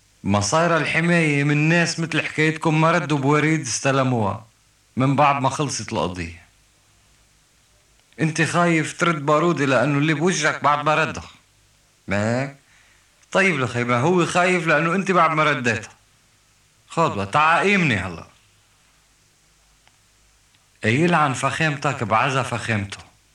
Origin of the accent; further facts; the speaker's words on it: Lebanon; مدري ليه نحن كشعب لبناني أي مواضيع ما بيعود فيها مناطق.